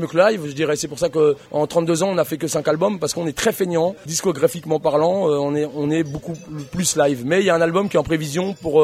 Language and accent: French; Paris, Île-de-France, France; et nous on est de Paris